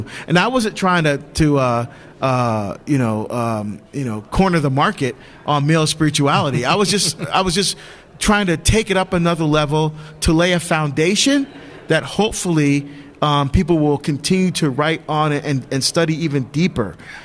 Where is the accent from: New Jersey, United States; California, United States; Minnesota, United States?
New Jersey, United States; I'm nobody. I'm some schmo from Jersey, right?